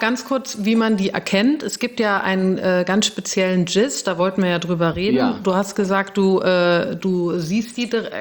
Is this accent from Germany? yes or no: yes; Cologne, North Rhine-Westphalia, Germany; Also in Köln, hier Braunsfeld, wo ich aufgewachsen bin, da gab es ganz viele Eichelhäher.